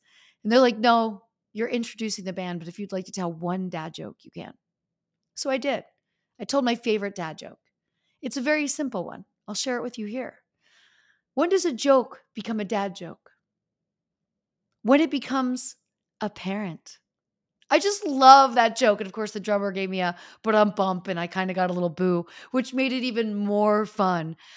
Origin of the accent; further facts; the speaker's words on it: Northeast, United States; because I grew up in the Northeast and I have people that knew me back … at Al's Diamond Cabaret